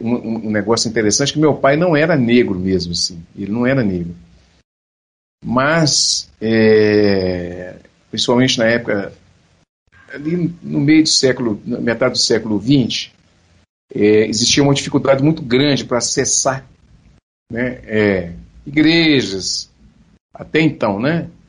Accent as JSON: {"language": "Portuguese", "region": "Minas Gerais", "country": "Brazil", "said": "Eu sou de Minas Gerais."}